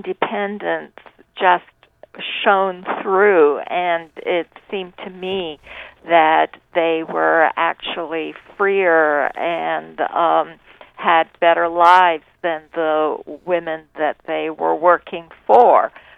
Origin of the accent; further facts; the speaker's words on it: Hong Kong; And when I was a girl growing up in Hong Kong, there were still many sworn spinsters at that time.